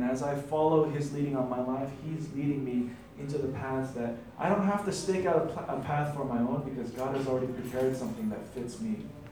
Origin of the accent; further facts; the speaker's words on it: United States; just because I speak English, just because I'm an American, I was treated like so well.